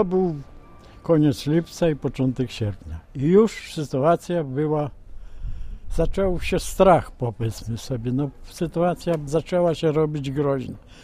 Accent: Lida, Grodno Region, Belarus; Ja pochodzę z Lidy, to jest miejscowość obecna Białoruś.

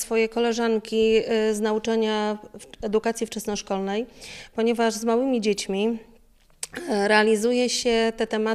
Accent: Grudziądz, Kuyavian-Pomeranian Voivodeship, Poland; jako rodowita Grudziądzanka przyszłam i miałam uczyć o Kociewiu

